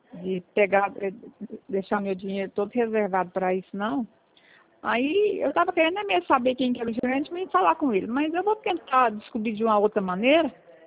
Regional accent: Serra do Salitre, Minas Gerais, Brazil; eu sou da Serra do Salitre, uma cidadezinha no interior de Minas.

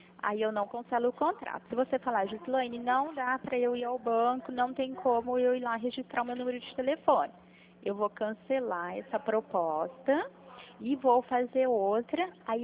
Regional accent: Pirassununga, São Paulo, Brazil; sou de Pirassununga.

